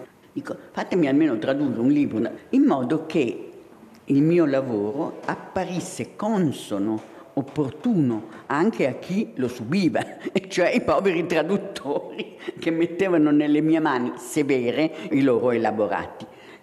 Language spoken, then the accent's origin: Italian; Rome, Lazio, Italy; io ho passato la mia infanzia e adolescenza a Roma